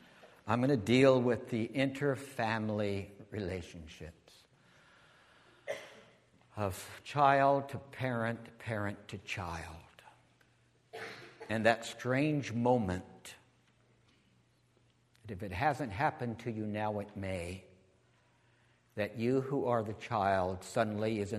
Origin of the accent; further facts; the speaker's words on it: California, United States; We moved back to California. I grew up hiking in the Sierra Nevada mountains of California